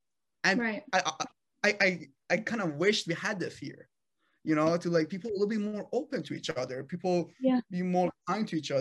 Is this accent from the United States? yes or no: no; Iran; I'm a product of a third world country. I'm from Iran.